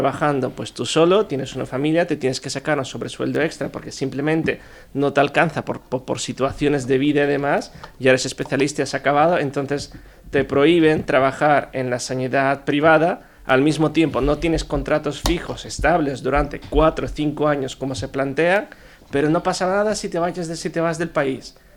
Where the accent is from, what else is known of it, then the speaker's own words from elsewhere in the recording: Latvia; Spanish is a second language; moved away as an adult; now in Spain; yo soy extranjero, soy de Letonia, llegué a este país, aquí me han acogido maravillosamente, he hecho mi formación MIR en el Hospital Universitario de León